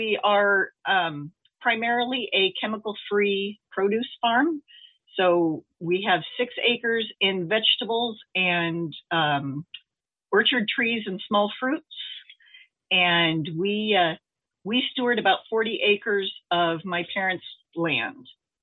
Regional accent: Ankeny, Iowa, United States; I was raised in Ankeny.

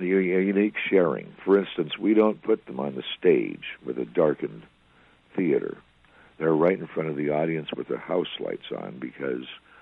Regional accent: Story City, Iowa, United States; from Story City.

